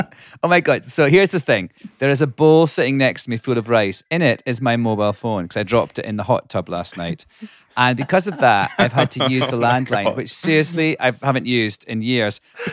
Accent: Scotland, United Kingdom; now in United States; But no, I mean, I grew up in Scotland

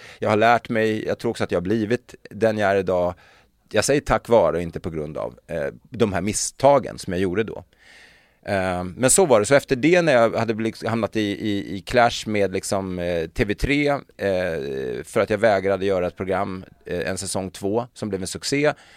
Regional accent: Stockholm, Stockholm County, Sweden; när vi var små i Stockholm när man växte upp

